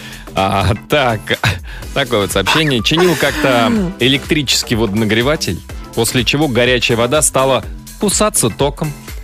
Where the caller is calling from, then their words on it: Tolyatti, Samara Oblast, Russia; из Тольятти.